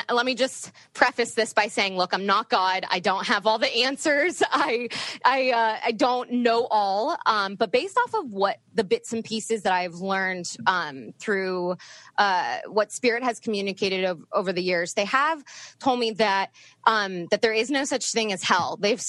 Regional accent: East Coast, United States; So also it helped moving to the West Coast because I grew up on the East Coast and not as many people were as open to what I do.

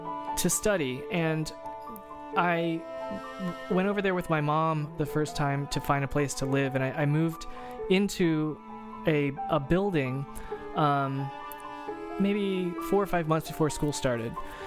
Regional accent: Ireland; I'm Irish and my mom looks like a leprechaun

